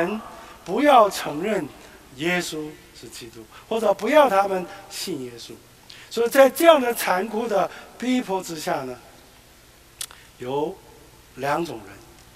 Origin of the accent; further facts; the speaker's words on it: South Korea; moved away; 从小出生长大在韩国